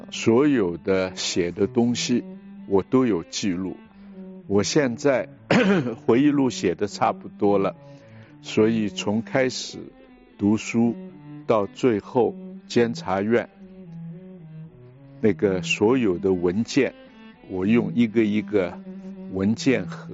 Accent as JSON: {"language": "Chinese", "region": "Shanghai", "country": "China", "tie": "born or raised there", "also_born_or_lived": "United States", "said": "我小时候在上海长大，"}